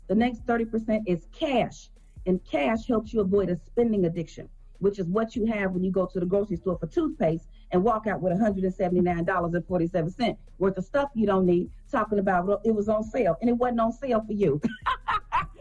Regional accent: Chicago, Illinois, United States; I was born and raised in Chicago. My grandmother was 75 years old, cleaning homes to wealthy people, putting me through college.

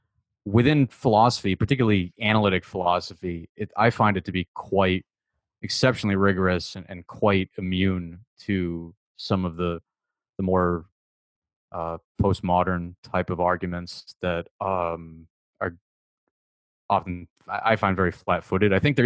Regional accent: Massachusetts, United States; Bridgewater State University in my home state of Massachusetts.

